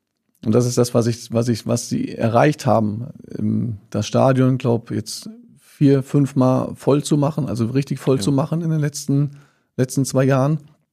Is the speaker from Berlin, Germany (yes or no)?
no; Steinhaus, Hesse, Germany; Oder das war auf jeden Fall angefangen habe ich in meinem Heimatdorf.